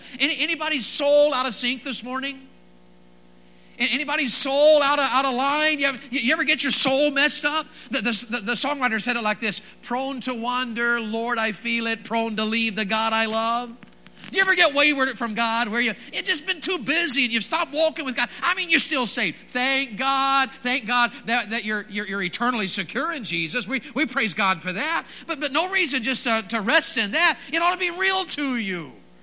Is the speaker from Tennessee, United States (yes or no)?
yes; Tennessee, United States; I was raised in Tennessee in the mountains, and we were poor as dirt.